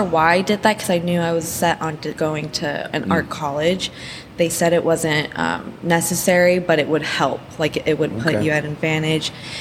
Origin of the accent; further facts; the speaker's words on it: Diamond Bar, California, United States; Oh, yeah. I was born and raised in Diamond Bar.